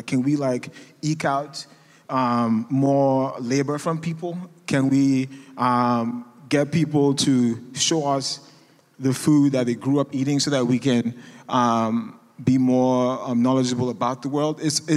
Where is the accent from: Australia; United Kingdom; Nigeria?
Nigeria; now in United States; I'm an immigrant. I'm Nigerian. Currently, I'm undocumented. So I came in here as a student.